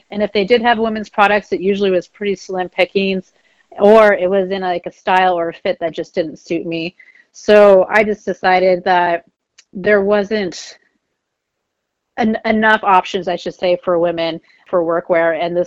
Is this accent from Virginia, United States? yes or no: no; California, United States; also born or lived in Iowa; I was born in Iowa. My family did move to California, though, when I was five. But I still had the opportunity to go back to our family's farm over the summers and help out.